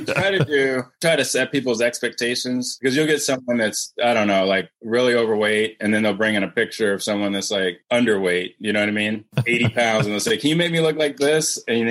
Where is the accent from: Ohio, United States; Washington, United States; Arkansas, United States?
Ohio, United States; Cleveland; now in Georgia, United States; I'm from Cleveland. You know, I came to Morehouse down here for college. I've fell in love with Atlanta. But then I went back up to Ohio to do my medical school and my training because that's where I'm from.